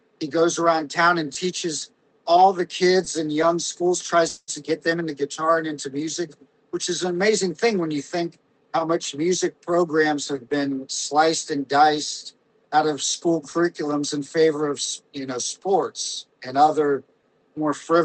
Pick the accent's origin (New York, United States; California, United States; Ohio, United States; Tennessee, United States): Ohio, United States; Dayton; I grew up in Dayton, Ohio, where the … were from.